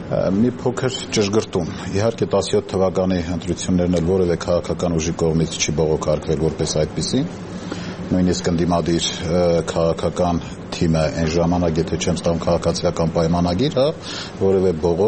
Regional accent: Spitak, Lori, Armenia; Օրինակ ես ծնունդով Սպիտակից եմ

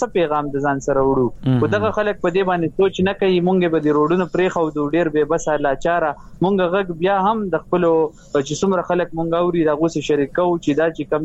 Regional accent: Pakistan; مونږ د پاکستان شهريان یو

